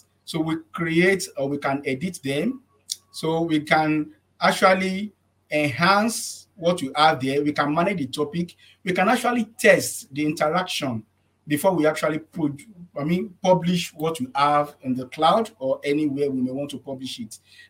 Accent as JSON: {"language": "English", "region": "Lagos", "country": "Nigeria", "said": "So once again … from Lagos, Nigeria."}